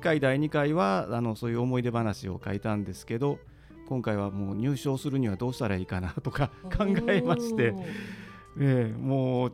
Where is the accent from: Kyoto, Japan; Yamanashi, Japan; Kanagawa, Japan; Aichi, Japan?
Kyoto, Japan; 私自身が上翼で西陣で生まれて、はい、北区の学校に通ったりして、育ちましたので、